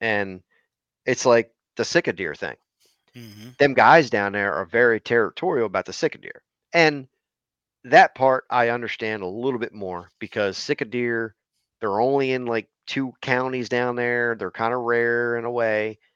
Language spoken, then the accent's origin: English; Maryland, United States; now in Pennsylvania, United States; But he was irritated that I was from Maryland and I'm in PA.